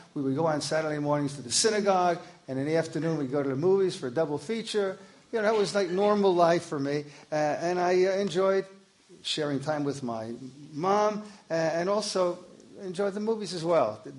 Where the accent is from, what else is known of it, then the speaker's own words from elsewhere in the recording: Mount Vernon, New York, United States; I was living in Mount Vernon, New York at the time. It's my hometown.